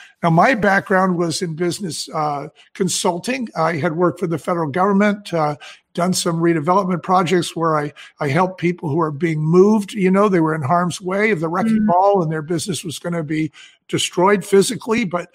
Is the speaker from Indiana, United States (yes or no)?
no; San Francisco, California, United States; Okay, so Bonnie's from Portland, and I'm from San Francisco.